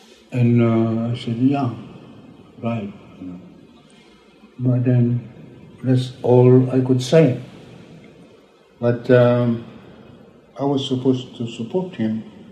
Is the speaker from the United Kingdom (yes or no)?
no; Philippines; I'm a Filipino, he's Filipino, and Caesar's a Mexican and I'm not.